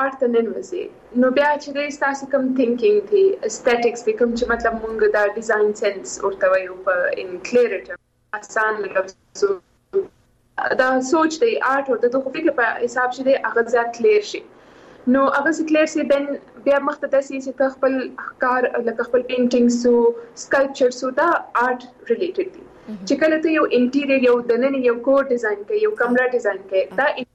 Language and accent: Pashto; Quetta, Balochistan, Pakistan; او زه سیم په کوټه کې پیدا شوم